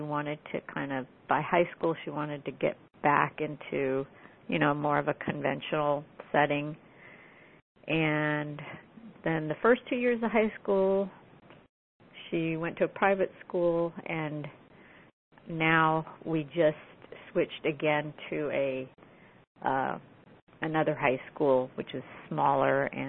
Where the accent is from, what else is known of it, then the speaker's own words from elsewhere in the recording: California, United States; I'm from California and the Bay Area.